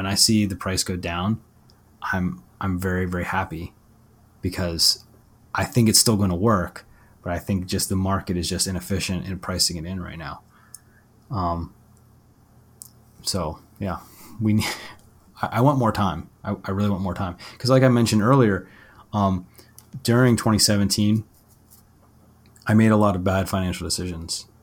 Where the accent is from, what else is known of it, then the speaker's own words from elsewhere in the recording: Northeast, United States; growing up in the Northeast, you know, in the United States.